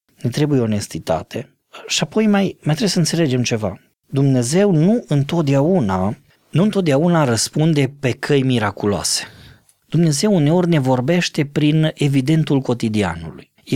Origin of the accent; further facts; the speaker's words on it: Romania; noi ca români